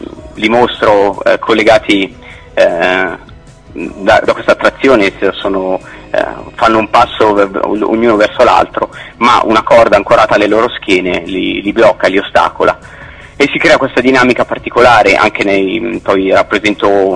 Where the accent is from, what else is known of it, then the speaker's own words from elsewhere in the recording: Lombardy, Italy; now in Albano Laziale, Italy; sono originario della Brianza, quindi diciamo che ho due avamposti e vivo ad Albano Laziale, vicino a Roma, ecco.